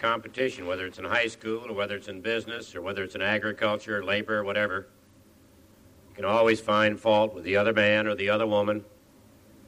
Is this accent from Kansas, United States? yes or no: yes; Kansas, United States; But we have peace today in Iowa and my home state of Kansas and everywhere we travel and across this land because we're strong.